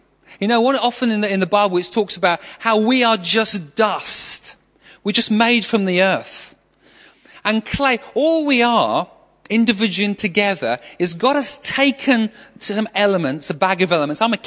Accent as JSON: {"language": "English", "town": "Manchester", "region": "North West England", "country": "United Kingdom", "said": "I come from Manchester, and we get a lot of rain in Manchester for some reason."}